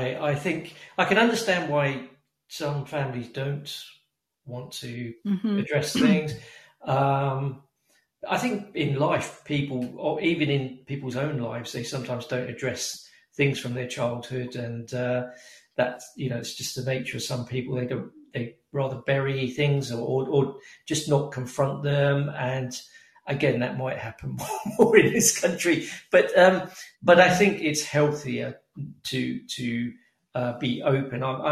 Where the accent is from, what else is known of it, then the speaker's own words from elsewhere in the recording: United Kingdom; some people think perhaps this is because I'm British, because we tend to cover up